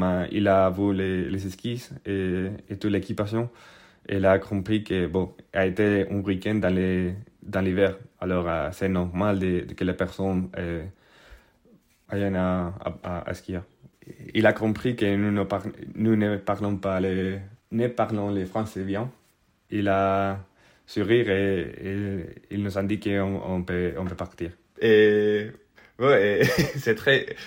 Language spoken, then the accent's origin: French; Spain; French is a second language; moved away as an adult; now in Geneva, Switzerland; Et je viens de l'Espagne et je suis un ingénieur qui a commencé à travailler à Genève.